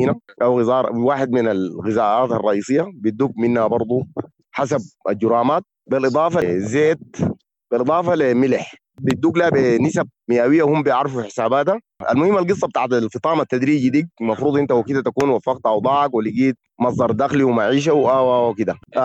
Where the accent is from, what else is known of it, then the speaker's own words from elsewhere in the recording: Sudan; عندهم حاجة هنا قرب للفاصوليا عندنا في السودان